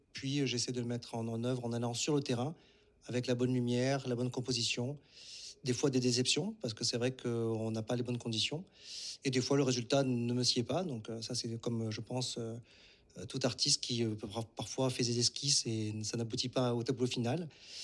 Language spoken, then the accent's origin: French; Montpellier, Occitanie, France; Je suis un Montpellierain pur souche, donc j'ai toujours grandi en ville.